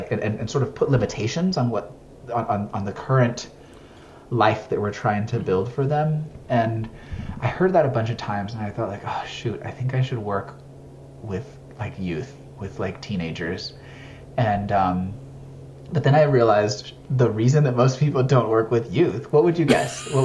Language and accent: English; Mexico; also born or lived in China; now in Los Angeles, United States; I grew up in Mexico, lived in China for 10 years, 9 consecutively, and then 1 for my dissertation. And I live in LA.